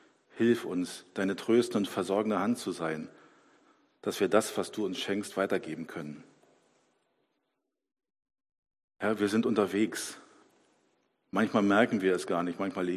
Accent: Germany; ich bin ja in der DDR groß geworden

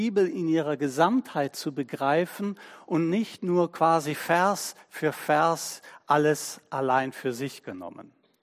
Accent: Cologne, North Rhine-Westphalia, Germany; born there; Und ich bin in Köln geboren

